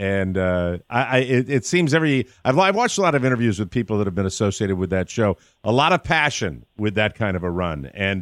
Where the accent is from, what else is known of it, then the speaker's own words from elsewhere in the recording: Connecticut, United States; That is my first question because I'm from Connecticut, and I was curious about that.